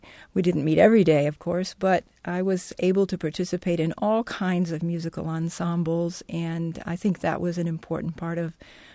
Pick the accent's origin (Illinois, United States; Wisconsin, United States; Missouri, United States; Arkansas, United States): Missouri, United States; I grew up in Missouri and on a farm. Not in a particularly musical family, but in a particularly musical culture.